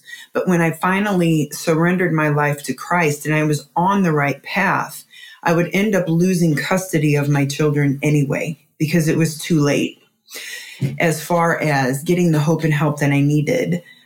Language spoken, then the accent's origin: English; Missouri, United States; moved away as an adult; I had made a move to Florida. I'm from Missouri and my parents have always lived there. So I moved away